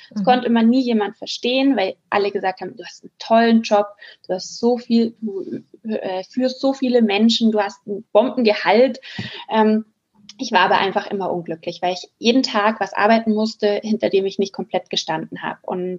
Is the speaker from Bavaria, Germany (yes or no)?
yes; Bavaria, Germany; Ich bin noch 28 Jahre, bald nicht mehr, aber noch bin ich 28 Jahre. Ich komme aus der Nähe von München. Südlich von München aus Oberbayern, auch wenn man es nicht immer hört bei mir.